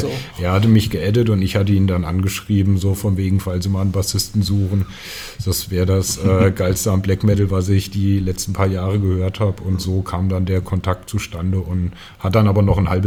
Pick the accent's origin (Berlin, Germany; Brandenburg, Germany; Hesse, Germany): Hesse, Germany; Fulda; born there; Ich bin in Fulda